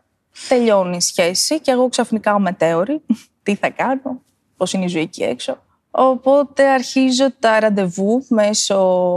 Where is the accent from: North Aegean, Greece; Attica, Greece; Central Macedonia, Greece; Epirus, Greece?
Epirus, Greece; Ioannina; είμαι 28 χρονών, είμαι από τα Γιάννενα και μένω στα Γιάννενα